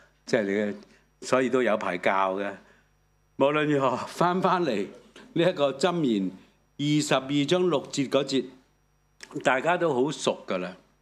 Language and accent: Cantonese; Chaozhou, Guangdong, China; 就用我们潮州人的沟通方式，我唱了一首潮州话的